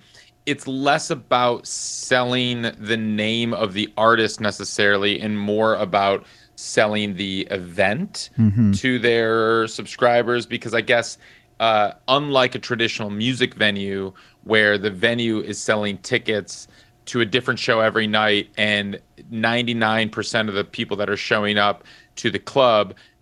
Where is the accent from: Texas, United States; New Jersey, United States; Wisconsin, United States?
Wisconsin, United States; Madison; I grew up in Madison, Wisconsin, and I'm looking at it's the Overture Center for the Arts.